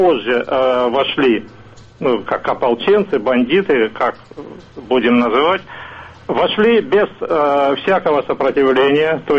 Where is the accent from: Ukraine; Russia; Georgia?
Ukraine; Severodonetsk, Luhansk Oblast; Я вырос в Донбассе, в Северодонецке.